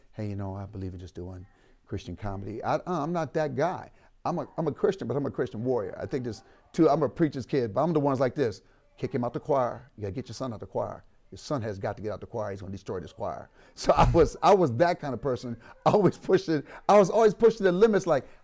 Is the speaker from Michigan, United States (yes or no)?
yes; Benton Harbor, Michigan, United States; I'm a kid from Benton Harbor, Michigan. I wasn't supposed to be here.